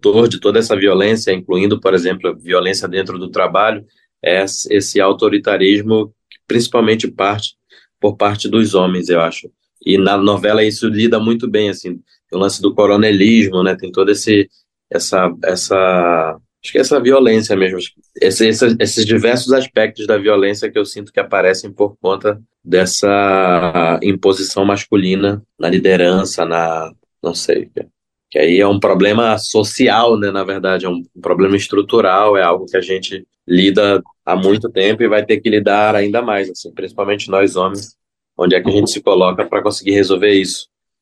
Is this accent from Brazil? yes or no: yes; Manaus, Amazonas, Brazil; aqui eu vivo na Amazônia, né? Então, tipo, a minha rotina, infelizmente, é lidar com violência, desde do lugar de onde eu venho, que é uma periferia de Manaus